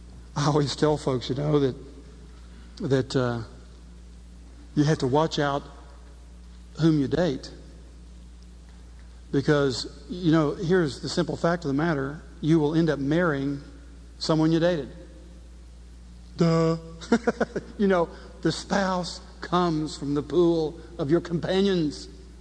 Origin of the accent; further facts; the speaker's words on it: the South, United States; I'm sorry, I'm a Southerner.